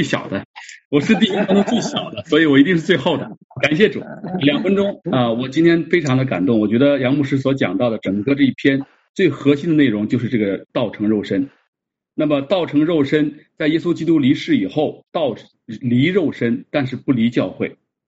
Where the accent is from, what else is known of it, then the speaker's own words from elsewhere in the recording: China; 然后为我们中国人来建立医院、建立学校